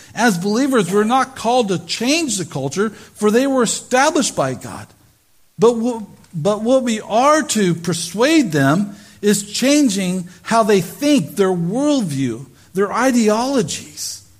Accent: South Dakota, United States; I grew up in the Midwest, South Dakota, had a graduating class of about 40 people.

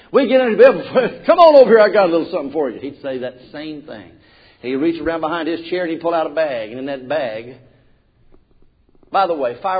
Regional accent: the South, United States; accent: Southern; I've decided to just keep my Southern accent. Is that all right? It's just the best I can do.

